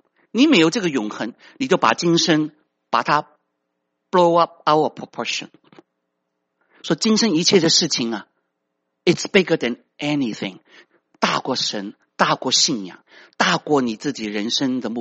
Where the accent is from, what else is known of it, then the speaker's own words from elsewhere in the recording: China; now in United States; 说原来我们中国人是 very individualism